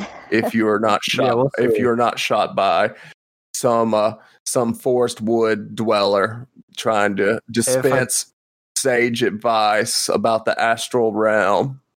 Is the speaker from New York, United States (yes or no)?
no; Alabama, United States; now in Tennessee, United States; not only that, but like my home state is Alabama, so I double whammy.